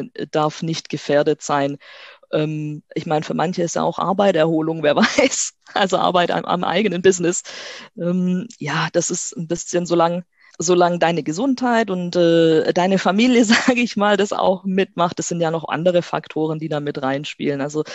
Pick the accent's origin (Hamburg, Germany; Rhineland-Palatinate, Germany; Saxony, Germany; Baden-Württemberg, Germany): Baden-Württemberg, Germany; Stuttgart; Also, ich meine, wie gesagt, ich komme aus Stuttgart.